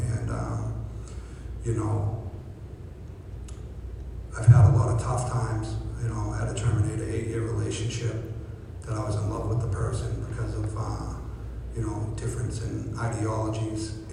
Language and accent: English; Dorchester, Massachusetts, United States; I'm a kid from Dorchester that couldn't get off a bar stool when he was 19 years old